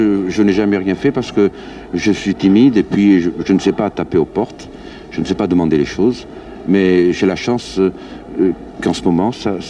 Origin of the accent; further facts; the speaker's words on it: Monaco; Moi, je suis monégasque.